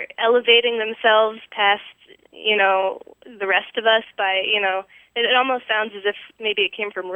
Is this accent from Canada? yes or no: no; Pittsburgh, Pennsylvania, United States; I am from Pittsburgh, Pennsylvania.